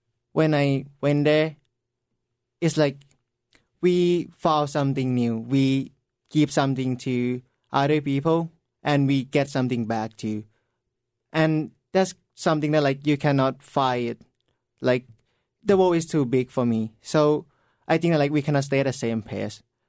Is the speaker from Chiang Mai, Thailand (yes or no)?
no; Bangkok, Thailand; English is a second language; I'm from Bangkok, the capital city.